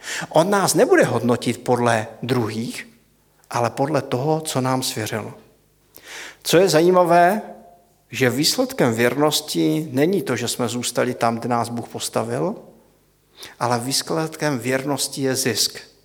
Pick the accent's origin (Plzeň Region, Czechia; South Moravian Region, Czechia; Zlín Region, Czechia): Zlín Region, Czechia; já jsem z Valašska